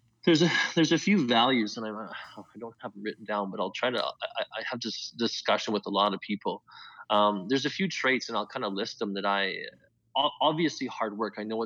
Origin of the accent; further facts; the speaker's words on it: Canada; as a Canadian basketball player, you always kind of, you grew up watching those games on TSN